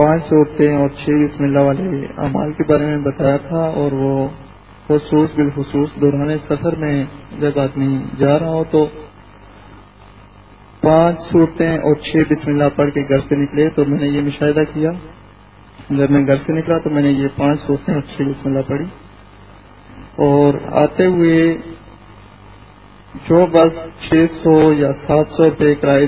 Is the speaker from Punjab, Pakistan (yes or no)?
no; Islamabad, Islamabad Capital Territory, Pakistan; میں اسلام آباد سے آیا ہوں.